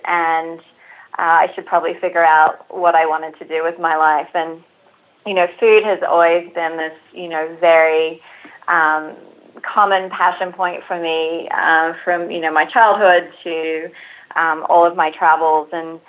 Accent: Queensland, Australia; which is in the southeastern part of Queensland, my home state.

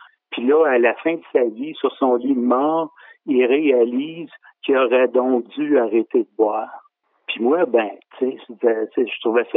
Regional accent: Quebec, Canada; Moi, je suis originaire de l'Outaouais. J'ai passé mon enfance, adolescence, puis une partie de ma vie jeune adulte dans l'Outaouais.

